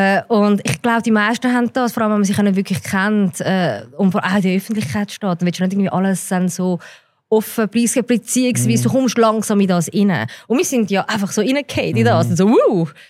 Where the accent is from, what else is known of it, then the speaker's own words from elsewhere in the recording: Zurich, Switzerland; Nein, ich bin in Zürich aufgewachsen.